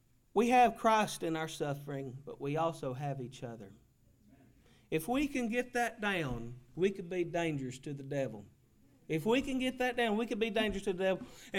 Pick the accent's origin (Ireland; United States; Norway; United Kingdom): United States; And I'm proud to say I'm an American.